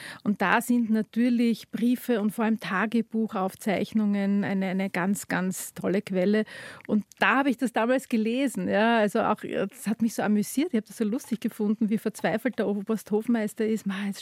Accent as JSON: {"language": "German", "town": "Graz", "region": "Styria", "country": "Austria", "tie": "born there", "said": "Ich bin ja in Graz geboren, das ist in der Steiermark, die Hauptstadt der Steiermark."}